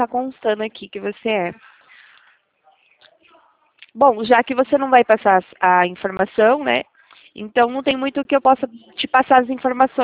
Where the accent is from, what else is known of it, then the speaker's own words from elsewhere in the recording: Sorocaba, São Paulo, Brazil; Sou de Sorocaba.